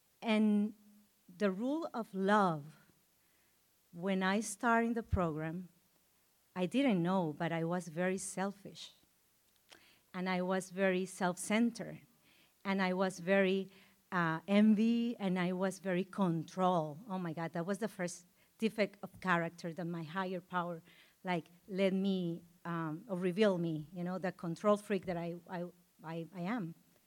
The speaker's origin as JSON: {"language": "English", "country": "Nicaragua", "second_language": "English", "said": "I'm from Nicaragua, Central America."}